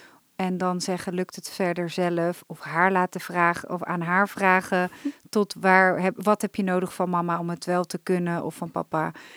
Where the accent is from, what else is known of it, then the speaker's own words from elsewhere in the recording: Oosterwijk, Netherlands; En Via was een begrip bij ons in Oosterwijk, het kleine buurtsupertje, met de oude dame achter de kassa.